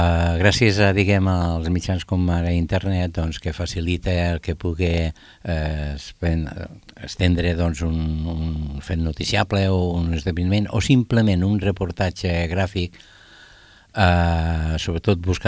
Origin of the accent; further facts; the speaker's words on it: Lleida, Catalonia, Spain; som tres lleidatans, que fem molt per Lleida